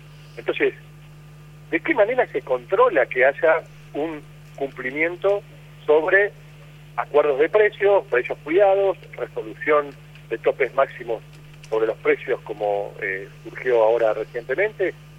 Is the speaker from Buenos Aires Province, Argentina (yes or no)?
yes; San Antonio de Areco, Buenos Aires Province, Argentina; yo soy de San Antonio de Areco